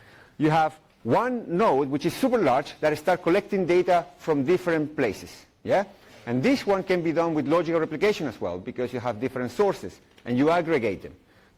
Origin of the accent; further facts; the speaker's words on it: Chile; now in Belgium; I'm originally from Chile, living in Belgium since the beginning of the century.